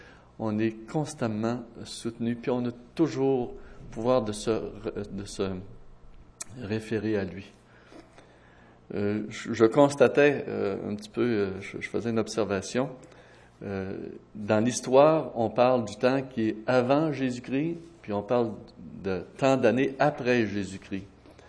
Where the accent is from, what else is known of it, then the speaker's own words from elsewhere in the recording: Chicoutimi, Quebec, Canada; moi, je suis originaire de Chicoutimi, du Saguenay-Lac-Saint-Jean